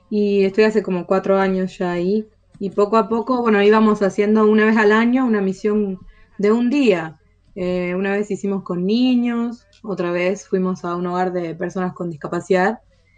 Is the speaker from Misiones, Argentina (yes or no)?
no; Esperanza, Santa Fe, Argentina; soy de Santa Fe, de la ciudad de Esperanza. Tengo 20 años